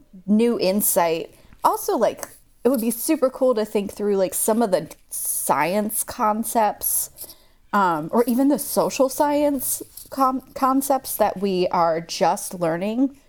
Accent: Virginia, United States; I grew up in Virginia, and I tried when I moved there to start talking Southern.

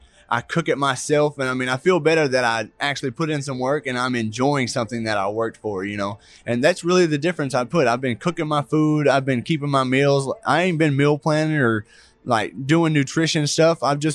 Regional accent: Arkansas, United States; just the fact that I'm from Arkansas, I come from a logging background. I'm pretty much a nobody here, you know

